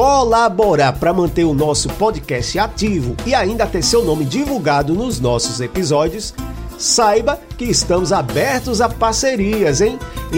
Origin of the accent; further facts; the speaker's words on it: Recife, Pernambuco, Brazil; Eu sou de Recife.